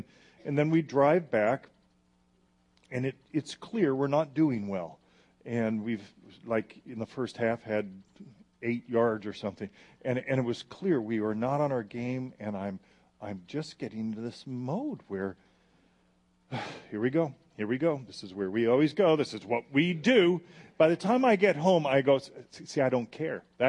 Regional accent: Arizona, United States; It's Arizona. It's Arizona. We're from Arizona. It's like we're cursed.

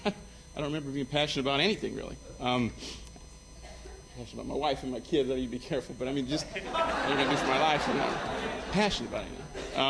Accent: Indiana, United States; also born or lived in Kentucky; I was born in Kentucky and raised in rural Indiana, and I was 8 years old when Jesus asked me to be my Savior. So Indiana, beautiful Kentucky bluegrass

